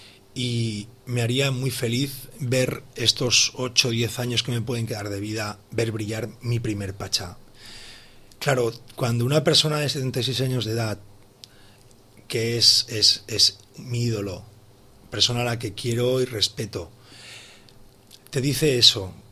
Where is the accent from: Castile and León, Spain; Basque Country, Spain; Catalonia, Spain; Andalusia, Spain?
Catalonia, Spain; Sitges; no tengo que invitaros a los que somos de Sitges